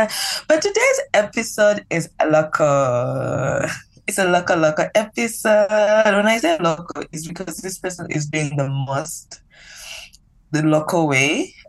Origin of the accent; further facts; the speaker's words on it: Zambia; first language Lozi; I can speak my mother tongue, which is Lozi.